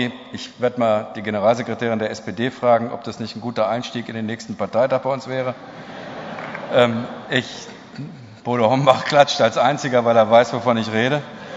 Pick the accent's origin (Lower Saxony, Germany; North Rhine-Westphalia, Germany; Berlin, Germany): North Rhine-Westphalia, Germany; Recklinghausen; also born or lived in Oer-Erkenschwick; Immerhin habe ich wesentliche Schandtaten meiner Jugend in Recklinghausen und in Oer-Erkenschwick vollbracht. Von daher ist mir das nicht völlig fremd.